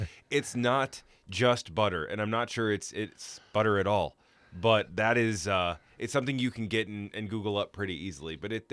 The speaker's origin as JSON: {"language": "English", "town": "Park Falls", "region": "Wisconsin", "country": "United States", "tie": "born or raised there", "said": "Well, I grew up in Park Falls, and Park Falls used to smell like a good fart."}